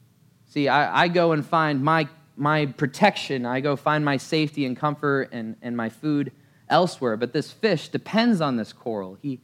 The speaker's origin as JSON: {"language": "English", "country": "Malaysia", "tie": "born or raised there", "said": "I grew up in Malaysia"}